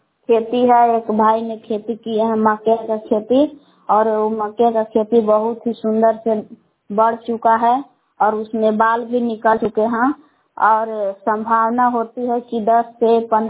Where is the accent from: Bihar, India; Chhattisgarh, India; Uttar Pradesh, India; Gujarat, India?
Bihar, India; Bilav; ग्राम बिलाव जिला कैमूर बहुआ की निवासी हूँ।